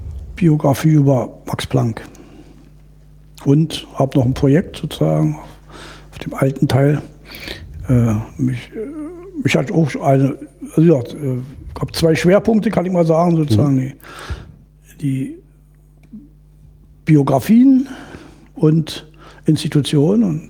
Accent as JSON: {"language": "German", "country": "Germany", "tie": "born or raised there", "said": "Also ich bin in der DDR groß geworden"}